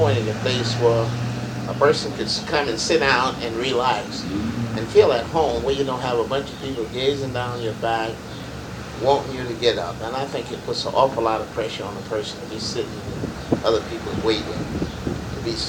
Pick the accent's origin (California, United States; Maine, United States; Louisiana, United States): Louisiana, United States; New Orleans; born there; I was born in New Orleans.